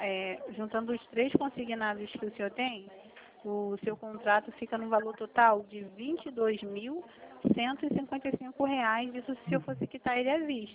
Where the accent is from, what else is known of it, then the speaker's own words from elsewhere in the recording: Rio de Janeiro, Brazil; tá com DDD 51, mas eu sou aqui do Rio, tá bom?